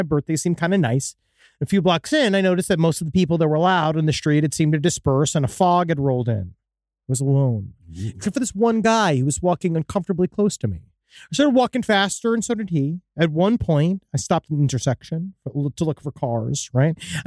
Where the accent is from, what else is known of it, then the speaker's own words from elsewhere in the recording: Australia; I'm from Australia.